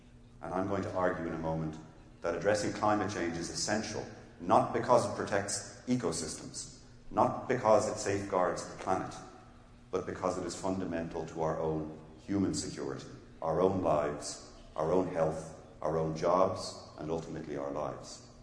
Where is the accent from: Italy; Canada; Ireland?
Ireland; I grew up in Ireland, and when growing up, we were always told, never talk about religion and politics at the dinner table.